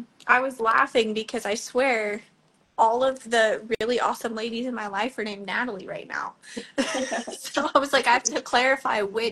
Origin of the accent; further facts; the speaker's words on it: Lubbock, Texas, United States; obviously, I'm from the Lubbock area. That's where I started my business, where I was born and raised and all those things.